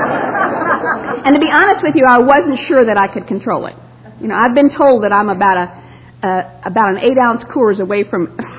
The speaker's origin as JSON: {"language": "English", "town": "Addison", "region": "Texas", "country": "United States", "said": "I am from Addison is a very nice way of saying Dallas."}